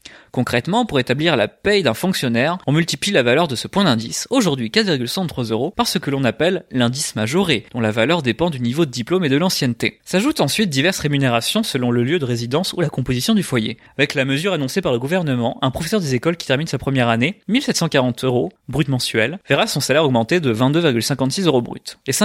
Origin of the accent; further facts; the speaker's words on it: Paris, Île-de-France, France; En tant que parisien, je me sens très footix de cette belle victoire